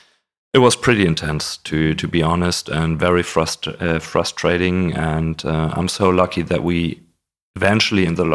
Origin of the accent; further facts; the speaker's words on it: Augsburg, Bavaria, Germany; now in Berlin, Germany; Oh, no. I'm from Augsburg, Bavaria.